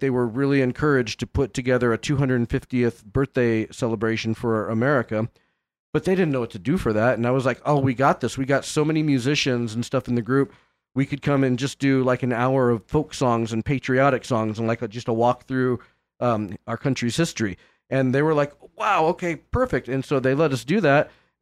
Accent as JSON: {"language": "English", "town": "Hemet", "region": "California", "country": "United States", "tie": "born or raised there", "said": "nobody in Hemet would know because nobody from my hometown is listening"}